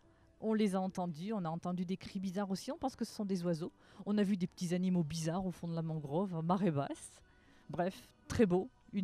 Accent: South-West France, France; comme on dit chez nous, puisqu'on vient du sud de la France, de l'Atlantique.

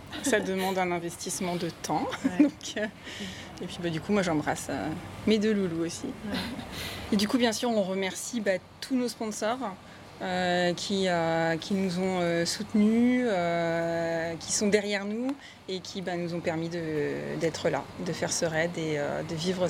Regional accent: Brest, Brittany, France; Et moi, je suis brestoise.

